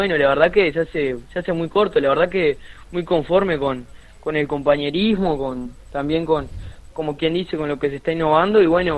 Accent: Varela, Lavalleja, Uruguay; estar representando a mi pueblo, a Varela, por supuesto, donde me crié desde niño.

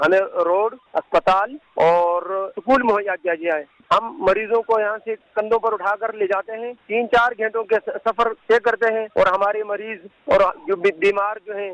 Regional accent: Khyber Pakhtunkhwa, Pakistan; میں ضلع شانگلہ سے. ہمارا علاقے کی آبادی ہے تقریباً 600 گھرانوں پر مشتمل. نہ ہی یہاں پہ اسکول ہے, نہ ڈسپنسری اور نہ روڈ.

